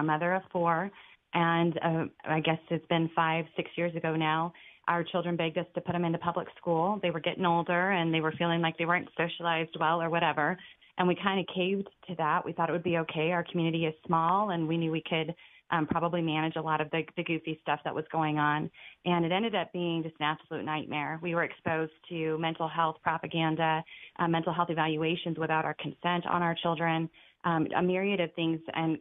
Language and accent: English; United States; I'm an American. I'm a Christian. I'm a mother. I'm an American.